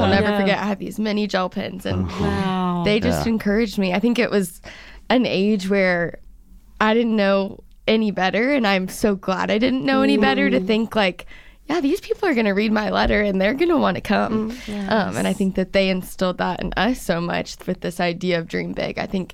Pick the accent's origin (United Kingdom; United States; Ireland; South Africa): United States; Atlanta, Georgia; And we're from Atlanta. We don't see famous people quite as much as y'all do here in Nashville.